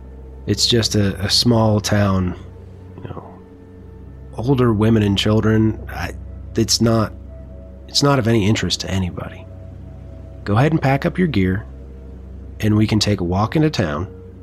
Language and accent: English; Minnesota, United States; I'm originally from Minnesota, but I tried really hard to lose the accent because people gave me shit everywhere I went because I sounded weird.